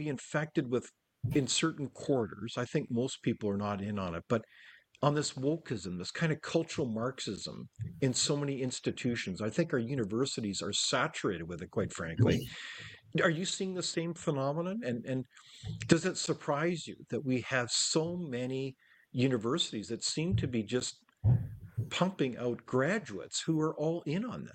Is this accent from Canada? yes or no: yes; Canada; as a Canadian, I felt for years a real sense of unity with fellow Canadians